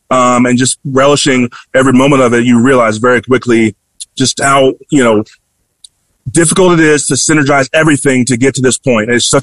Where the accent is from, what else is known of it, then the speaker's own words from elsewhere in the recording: Dallas, Texas, United States; It's in Dallas, my hometown of all places, and my rookie year.